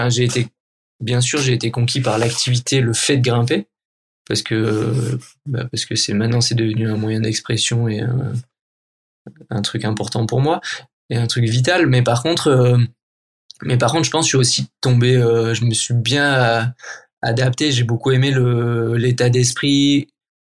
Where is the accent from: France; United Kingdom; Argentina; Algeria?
France; Provence-Alpes-Côte d'Azur; vu que je venais du sud de la France